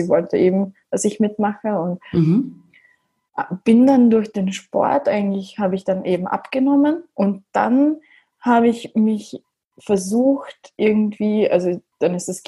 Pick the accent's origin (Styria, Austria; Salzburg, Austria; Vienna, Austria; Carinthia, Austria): Styria, Austria; ich bin aus Österreich, genauer gesagt eben aus der Steiermark, und ja, bin 23 Jahre alt